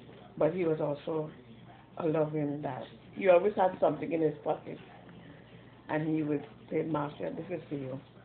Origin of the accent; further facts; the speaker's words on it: Trinidad & Tobago; When I was growing up in Trinidad, things was a little bit better, you know.